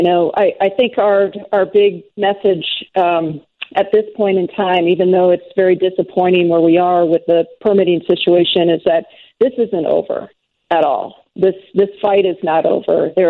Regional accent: Minnesota, United States; moved away as an adult; now in Alaska, United States; Yeah, well, I grew up in Minnesota, and I've always enjoyed, you know, fishing with my dad

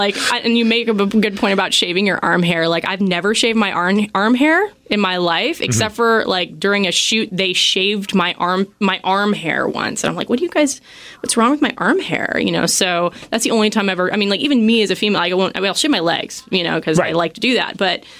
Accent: California, United States; now in Seattle, United States; I'm from California, where this thing would probably, you know, be more of a success. Yet here I come to Seattle

